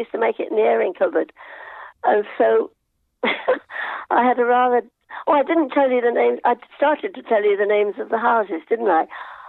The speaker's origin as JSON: {"language": "English", "region": "South West England", "country": "United Kingdom", "tie": "born there", "said": "And I was born in Devon in 1937, before the war."}